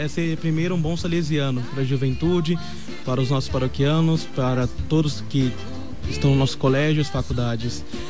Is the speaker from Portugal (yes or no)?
no; Lins, São Paulo, Brazil; sou do interior de São Paulo, Lins.